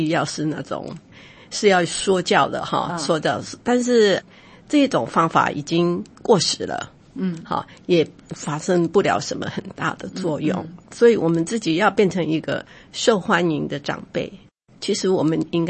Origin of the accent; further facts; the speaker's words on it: Taiwan; accent: Taiwanese; 我们台湾话讲的是挖心球啊